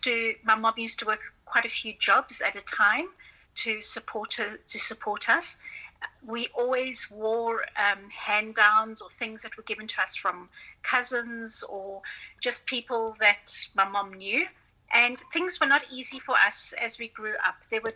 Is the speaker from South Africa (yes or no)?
yes; South Africa; I grew up with around a lot of poverty. I grew up in South Africa and with a mom who was widowed at a very young age with three older brothers and one younger brother.